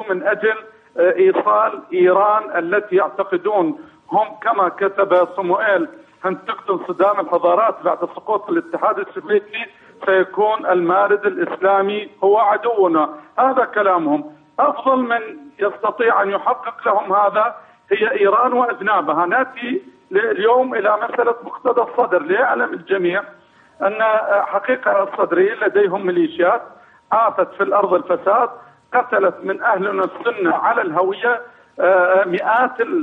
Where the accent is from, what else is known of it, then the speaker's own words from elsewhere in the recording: Iraq; ونحن كعراقيين